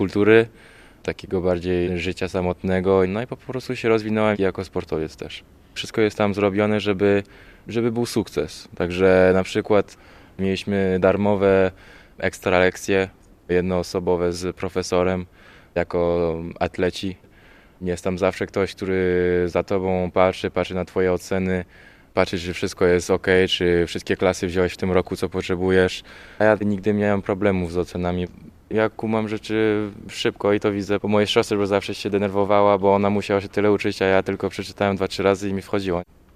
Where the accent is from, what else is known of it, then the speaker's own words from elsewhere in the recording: France; Zawsze mówiłem, że jestem Francuzem z polskim sercem.